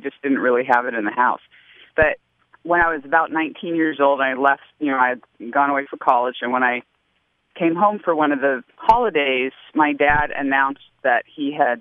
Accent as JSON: {"language": "English", "region": "Alaska", "country": "United States", "tie": "born or raised there", "moved": "yes", "said": "Yeah, so I grew up in Alaska, and really wine hasn't been coming into the state at a higher level of quality until probably the last decade. I don't live there now"}